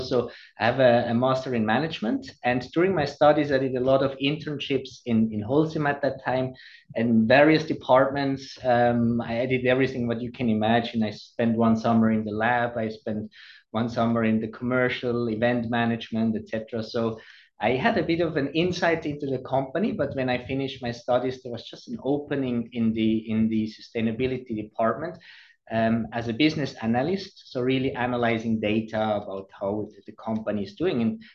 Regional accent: Switzerland; English is a second language; I'm originally from Switzerland. I grew up in a very small village in the Swiss Alps.

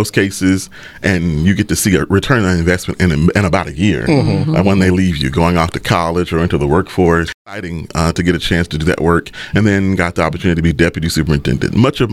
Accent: Texarkana, Arkansas, United States; moved away; I am from Texarkana, graduated from Texarkana, Arkansas High School in 1998.

